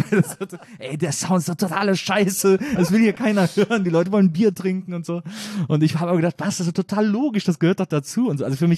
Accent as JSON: {"language": "German", "town": "Cologne", "region": "North Rhine-Westphalia", "country": "Germany", "said": "Köln, ich komme ja aus Köln"}